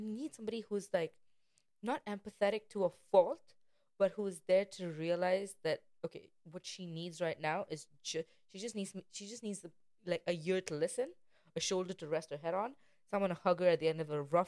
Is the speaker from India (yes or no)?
yes; India; I'm Indian. We know what the big fat Indian wedding is. I grew up wanting these things.